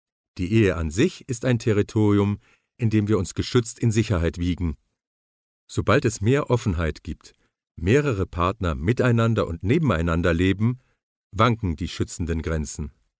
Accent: Israel; In meinem Heimatland Israel ist man zum Beispiel viel offener als in den arabischen Ländern rundherum.

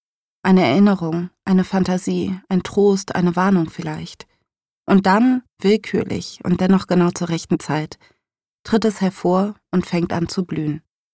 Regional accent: Cologne, North Rhine-Westphalia, Germany; moved away as an adult; now in Munich, Germany; seit 2014, als ich meine Heimatstadt Köln verließ und nach München zog, um auf die Deutsche Journalistenschule zu gehen.

